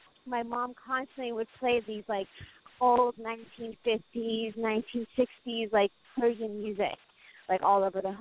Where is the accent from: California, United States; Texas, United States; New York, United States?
California, United States; Thousand Oaks; I grew up in like mostly Wessex Village, Thousand Oak